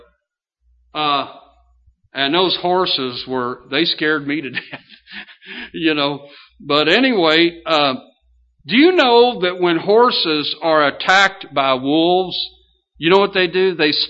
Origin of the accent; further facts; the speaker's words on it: Kentucky, United States; I'm from Kentucky, and we have some of the best thoroughbred horses in the world.